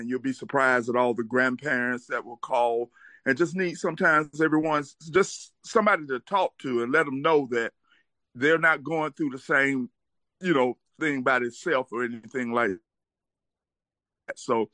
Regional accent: Atlanta, Georgia, United States; I grew up here in Atlanta, and my father was doing the same thing back then

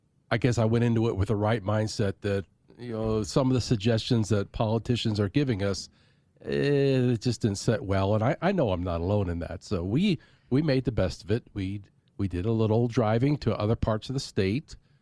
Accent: Pennsylvania, United States; I'm from Pennsylvania.

